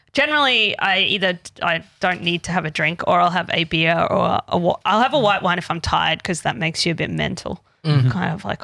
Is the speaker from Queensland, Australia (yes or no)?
yes; Queensland, Australia; I grew up in Queensland, so I'm like, I've seen that.